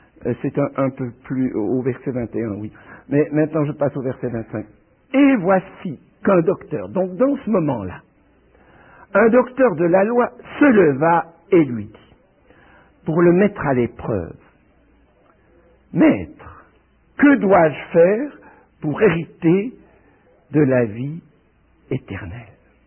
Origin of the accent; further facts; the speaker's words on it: Switzerland; born there; pourquoi mes ancêtres, persécutés parce qu'ils lisaient la Bible, se sont enfuis en Suisse, et que je suis né en Suisse. Mais comme je dis quelquefois, mes racines sont françaises.